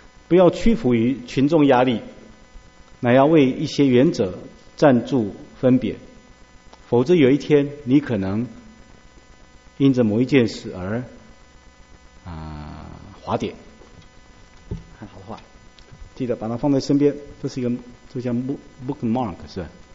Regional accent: China; 所以我们中国人也认为天是很大的

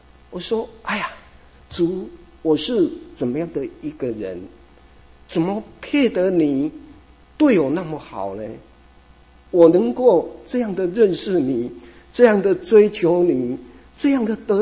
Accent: Dongshi, Chiayi County, Taiwan; 我是1953年在嘉义东石海边出生的。我们那里那个年代生活非常的困苦，而且那边的庙宇很多，小小的村庄就有三个庙宇。

